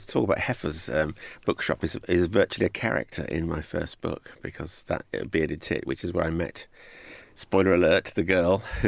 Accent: South West England, United Kingdom; I was born in Cornwall, but my parents are from Lancashire, so I don't feel particularly Cornwall. I have a strong affection for Cornwall, my native county, but I when I was growing up there, I was considered a bit of a northerner

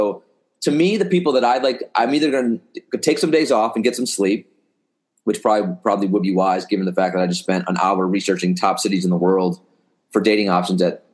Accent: Wisconsin, United States; I mean, I'm from Wisconsin originally. I was pretty close to Chicago.

